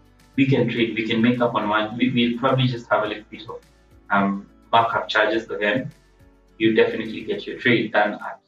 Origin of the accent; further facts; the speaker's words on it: Kenya; but yes, I'm in Kenya, so definitely I'm being affected by this. Oh, I'm Kenyan, guys.